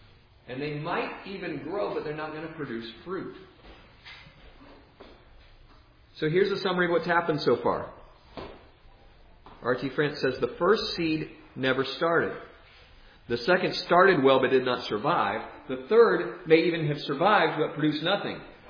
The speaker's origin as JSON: {"language": "English", "region": "South Carolina", "country": "United States", "also_born_or_lived": "Georgia", "said": "I'm from South Carolina. We lived in Georgia a while."}